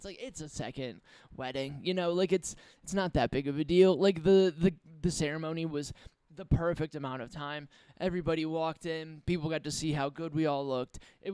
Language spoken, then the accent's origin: English; Perrysburg, Ohio, United States; Like, there's, like, just from my hometown, Perrysburg, Ohio, there's, like, a large amount of people who are, like, wildly successful.